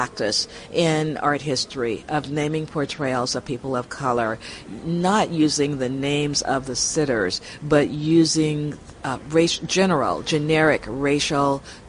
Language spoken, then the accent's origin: English; New York City, New York, United States; from New York, New York City in the USA.